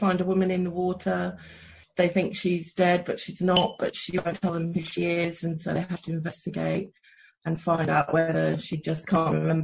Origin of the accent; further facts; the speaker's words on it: Exeter, South West England, United Kingdom; now in Kent, United Kingdom; That's right. I do live in Kent, but I grew up around Exeter.